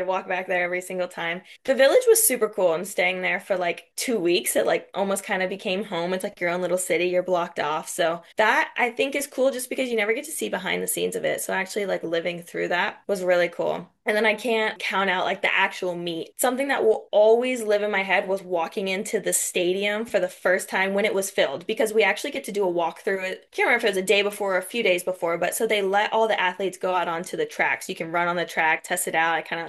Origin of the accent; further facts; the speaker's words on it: Texas, United States; And I also did it in my home state. I love Texas Relays.